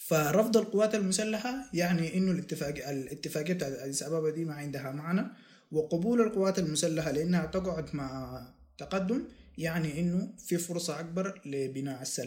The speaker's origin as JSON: {"language": "Arabic", "country": "Sudan", "said": "نحن كشعب سوداني، كمواطنين سودانيين من كل ربع البلاد،"}